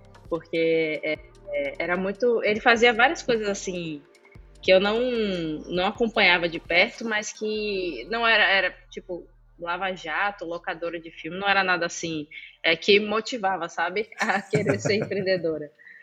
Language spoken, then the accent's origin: Portuguese; Salvador, Bahia, Brazil; Salvador, Bahia. Fui criada como filha única